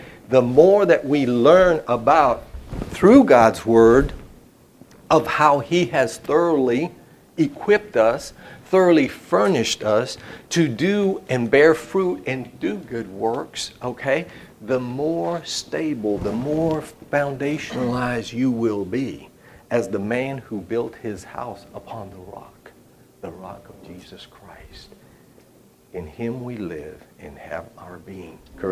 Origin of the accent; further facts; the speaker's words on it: Puerto Rico; I was born Catholic in Puerto Rico, where I'm from